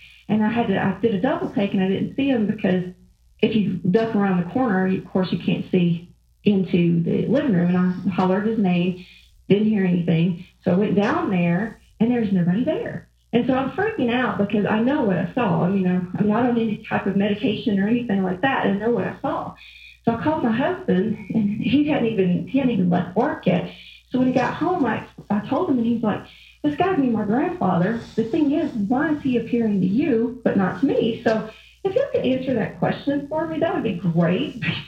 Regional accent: Georgia, United States; accent: Georgia; I'm from Georgia, if you can't tell from the accent.

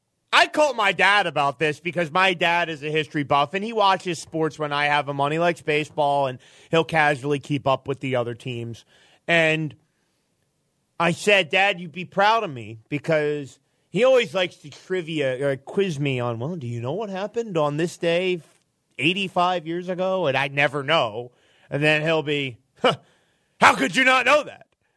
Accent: Northeast, United States; I admit I am biased. I grew up in the Northeast.

